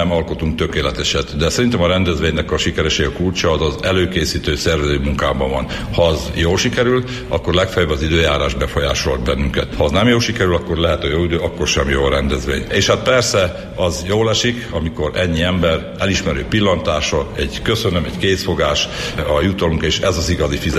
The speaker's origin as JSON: {"language": "Hungarian", "country": "Hungary", "said": "magyarok vagyunk, összeköt bennünket, hogy ez a mi szülőföldünk"}